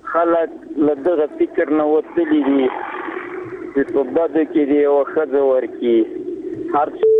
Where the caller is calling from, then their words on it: Paktia, Afghanistan; زه د پکتیا دی ولایت